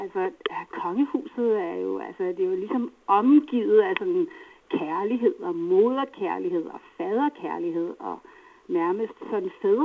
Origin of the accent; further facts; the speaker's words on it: Greenland; at føle mig som grønlænder ude i verden